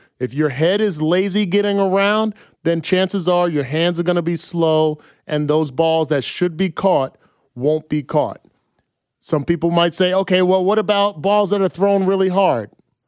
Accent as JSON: {"language": "English", "town": "Bayonne", "region": "New Jersey", "country": "United States", "tie": "born or raised there", "lives_now": "Kansas City, United States", "said": "I grew up in New Jersey, shout out to Bayonne High School, played in Bayonne, New Jersey, went to the University of Iowa, came here to Kansas City"}